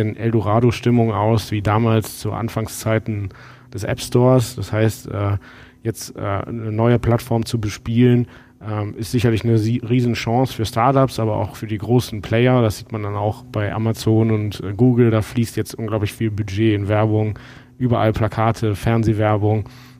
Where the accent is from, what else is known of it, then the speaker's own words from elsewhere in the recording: Düren, North Rhine-Westphalia, Germany; also born or lived in Stuttgart; Ich bin ursprünglich eigentlich aus der Mitte zwischen Köln und Aachen, Düren, dann in Stuttgart studiert